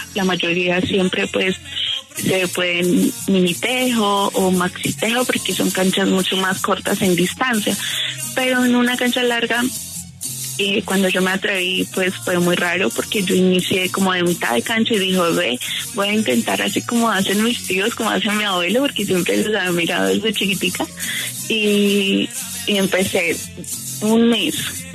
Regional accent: Villapinzón, Cundinamarca, Colombia; Bueno, les cuento, soy de Villapinzón, Cundinamarca. Esto es cundiboyacense, para ponerlos un poquito más en contexto de la región.

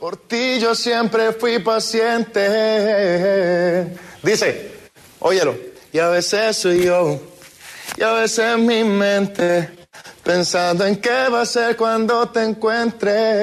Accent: Montería, Córdoba, Colombia; Mi tierra.

